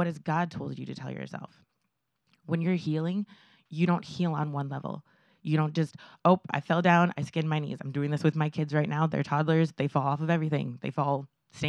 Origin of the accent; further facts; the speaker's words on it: California, United States; And I was from Southern California. And I didn't speak Spanish. So I did not fit where I was growing up.